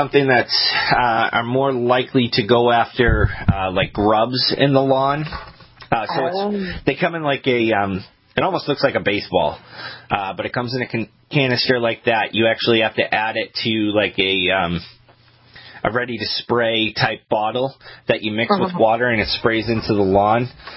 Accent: Maine, United States; I grew up in Maine, so most of my life it was loam.

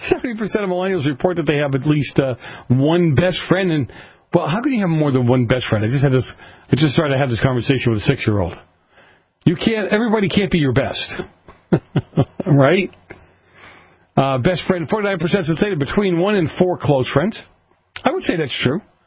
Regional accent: Boston, Massachusetts, United States; I mean, I grew up in Boston.

